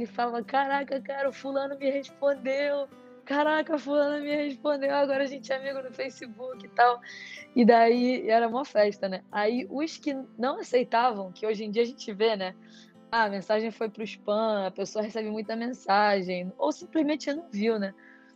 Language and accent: Portuguese; Brazil; eu tenho 12 anos, sou do Brasil, surfo de longboard